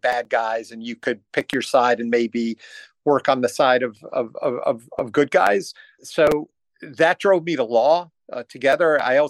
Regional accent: New York City, New York, United States; So I grew up in New York City.

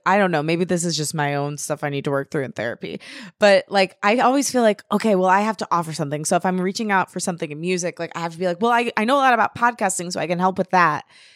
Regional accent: Detroit, Michigan, United States; I was raised in Metro Detroit. I'm 100% Italian. I went to Michigan State University

